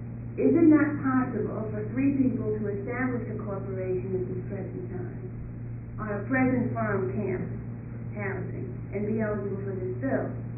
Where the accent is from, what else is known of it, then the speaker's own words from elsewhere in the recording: Portland, Oregon, United States; I'm from Portland, Oregon.